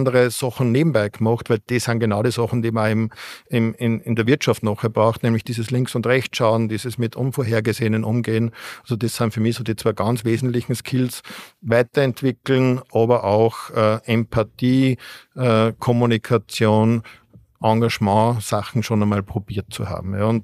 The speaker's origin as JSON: {"language": "German", "country": "Austria", "said": "wie man vielleicht als Österreicher mal aufschlägt"}